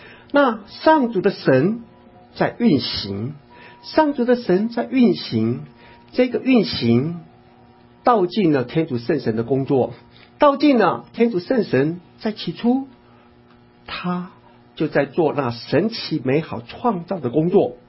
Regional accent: United States; 连我从美国来的一来也知道他多么害怕

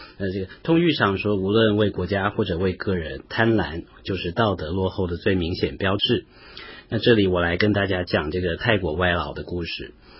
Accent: Yunlin County, Taiwan; 他们公司的地址在云林，也就是我的故乡

